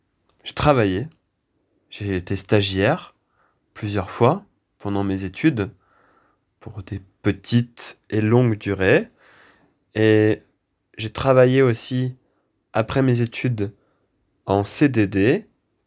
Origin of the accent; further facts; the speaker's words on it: Dury, Hauts-de-France, France; also born or lived in Amiens; j'ai emménagé à Dury, dans un petit village à côté d'Amiens, tout proche, et j'y ai vécu pendant 17 ans. Ensuite, je suis parti à Lille pendant 2 ans, et depuis 1 an et demi, me voilà à Paris.